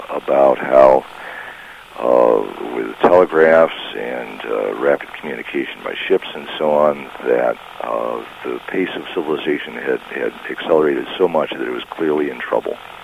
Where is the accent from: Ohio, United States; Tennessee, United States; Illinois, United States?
Illinois, United States; Rockford; when I was growing up in Rockford in the 50s